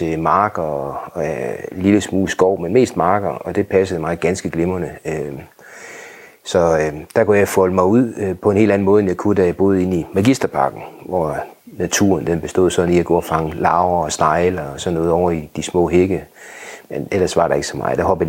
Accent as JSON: {"language": "Danish", "town": "Aalborg", "region": "North Denmark Region", "country": "Denmark", "tie": "born or raised there", "said": "jeg kommer ud fra Aalborg, født i Aalborg, voksede op i noget, der hedder Magisterparken, og flyttede så i en alder af 5-6 år ud i Aalborg Øst, planetbyen, som det blev kaldt på det tidspunkt"}